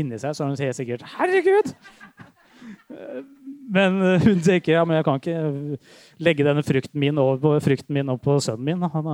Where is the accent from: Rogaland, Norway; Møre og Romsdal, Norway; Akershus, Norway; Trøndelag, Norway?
Akershus, Norway; Drøbak; Jeg vokste opp i Drøbak